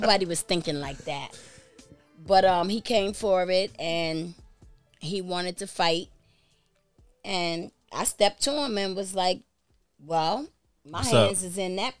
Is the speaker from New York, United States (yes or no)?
yes; Bronx, New York, United States; Cause growing up in the Bronx, people would say they're gonna shoot you, they're gonna do this, they're gonna do that, and it was all talk.